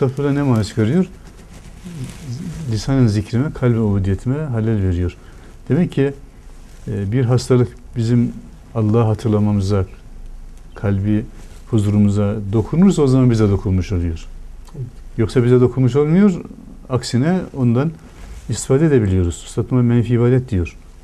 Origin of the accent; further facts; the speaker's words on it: Erzurum, Turkey; Biz Erzurumluyuz. Erzurum'da bir şeker fabrikamız var.